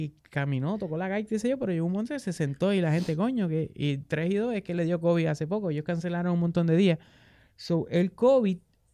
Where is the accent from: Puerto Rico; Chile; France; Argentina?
Puerto Rico; Bayamón; Yo soy de Santa Teresita en Bayamón